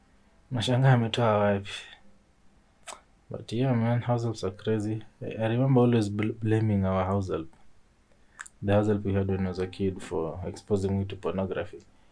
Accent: Kenya; I am neither Japanese nor Greek. I am but Kenyan.

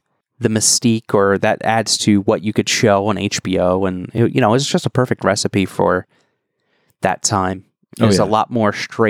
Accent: Millville, New Jersey, United States; Growing up in Millville, New Jersey, I can tell you that, you know, there's clown scarecrows in every

